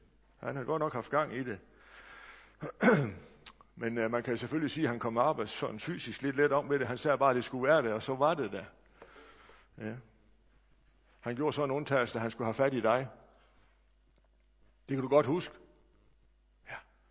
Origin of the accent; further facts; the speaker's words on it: North Denmark Region, Denmark; Det er jo sådan noget lommeteologi hjemme i Thy, men den er god nok.